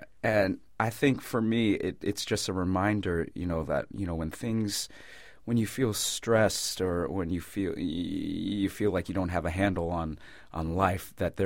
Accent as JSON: {"language": "English", "town": "Marysville", "region": "California", "country": "United States", "tie": "born or raised there", "also_born_or_lived": "Philippines", "said": "I grew up in, well, I was born in the Philippines, but my father's military, so we were stationed in Beale Air Force Base, and there's a town next to that called Marysville."}